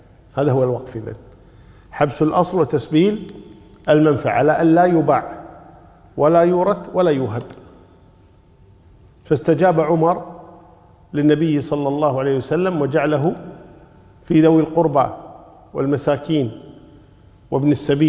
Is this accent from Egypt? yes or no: no; Kuwait; شوفوا عندنا في الكويت كمثال مثلا